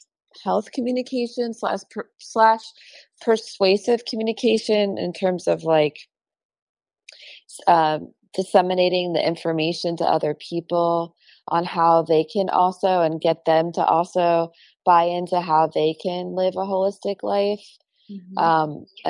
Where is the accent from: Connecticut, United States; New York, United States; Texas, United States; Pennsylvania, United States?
Pennsylvania, United States; Philadelphia; now in Tampa, United States; And then originally I'm from Philadelphia, and I sort of have lived all over